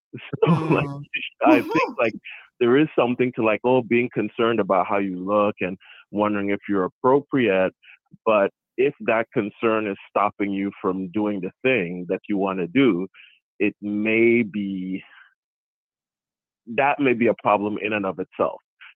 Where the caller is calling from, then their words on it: Maryland, United States; I'm calling from Maryland.